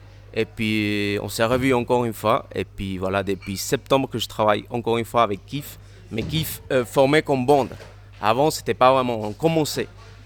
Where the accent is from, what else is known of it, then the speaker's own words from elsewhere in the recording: Cuba; French is a second language; now in Switzerland; Ouais, je suis d'origine cubaine. En fait, je suis arrivé en Suisse en année 2000. Donc ça fait 14 ans déjà. J'habite en Suisse et voilà l'accent. J'arrive toujours pas à enlever.